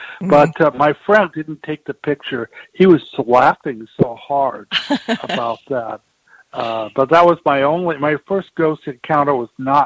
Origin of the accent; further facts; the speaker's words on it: Thousand Oaks, California, United States; This is when I was growing up in Thousand Oaks.